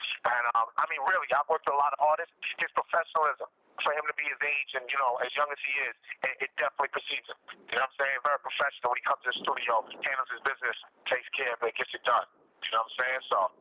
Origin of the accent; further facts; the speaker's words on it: Brooklyn, New York, United States; And we're from Bed-Stuy … from our hood in Brooklyn.